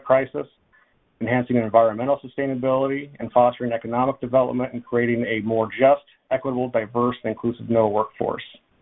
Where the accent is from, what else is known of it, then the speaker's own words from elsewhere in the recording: Idaho, United States; I'm Nimipu, an Nez Perce tribal member. I grew up in Idaho